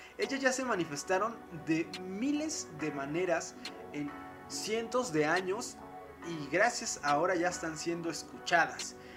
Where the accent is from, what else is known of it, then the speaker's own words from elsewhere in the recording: Mexico; el mexicano siempre ha estado a las órdenes de alguien más. Por eso nuestra manera de hablar, bueno, al menos la mía, al menos mi manera de hablar es como, por favorcito, le pido la manera más atentita, jefecito